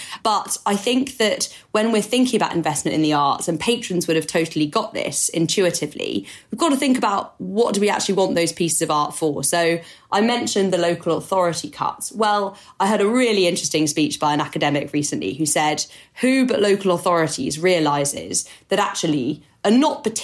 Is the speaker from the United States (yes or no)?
no; France; accent: French; English is a second language; which I'm going to butcher with my French accent